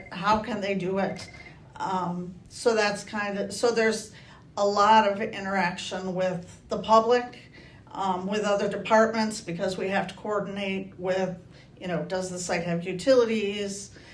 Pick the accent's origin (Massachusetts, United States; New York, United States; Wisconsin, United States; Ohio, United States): Wisconsin, United States; DeForest; Before that, I worked for a suburb of Madison, Wisconsin, which is actually my hometown.